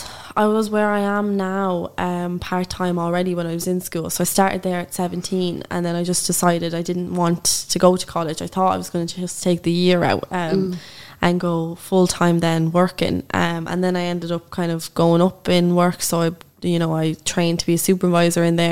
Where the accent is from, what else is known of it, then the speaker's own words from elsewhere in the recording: Newbridge, Kildare, Ireland; So I'm from Newbridge in Kildare.